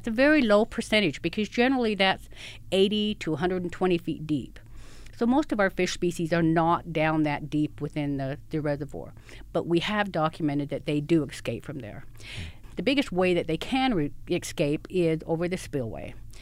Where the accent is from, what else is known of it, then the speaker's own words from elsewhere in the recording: Utah, United States; I'm from Utah. I was born and raised in Utah, and I'm very proud of Utah, and I love Utah.